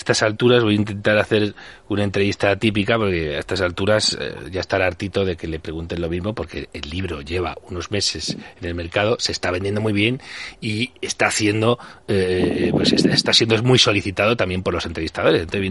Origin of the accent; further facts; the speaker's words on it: Alcobendas, Community of Madrid, Spain; now in Madrid, Spain; yo además me crié en Alcobendas, en uno de los pueblos de las afuera de Madrid, que tiene mucho espacio, zona verde